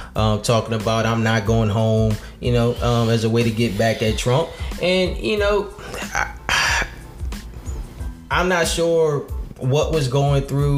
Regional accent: Prince George's County, Maryland, United States; he came to my hometown, PG County, Prince George.

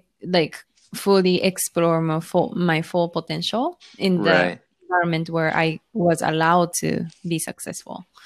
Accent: Tokyo, Japan; also born or lived in United States; I wasn't born in Miami. I was born and raised in Tokyo.

